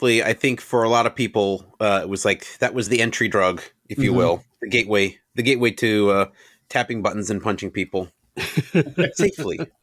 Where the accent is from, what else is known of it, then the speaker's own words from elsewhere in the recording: New York, United States; I left both coasts personally, but I am from New York